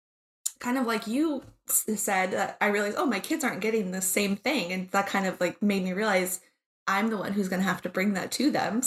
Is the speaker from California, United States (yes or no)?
yes; California, United States; So I grew up in the Bay Area.